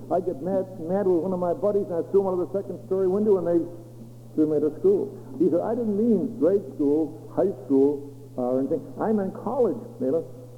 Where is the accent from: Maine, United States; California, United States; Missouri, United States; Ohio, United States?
Maine, United States; He says, well … where do you come from? I said, I come from Maine. He said, I thought so. From your accent